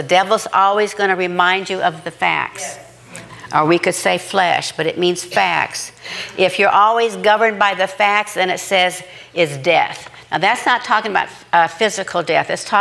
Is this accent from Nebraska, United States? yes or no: yes; Nebraska, United States; It's just like when I grew up in Nebraska, and I always loved my garden. I had a big garden. I lived out in the country.